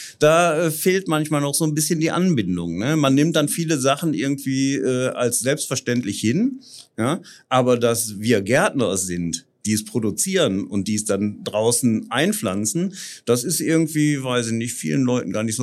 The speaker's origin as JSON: {"language": "German", "town": "Essen", "region": "North Rhine-Westphalia", "country": "Germany", "said": "als Essener"}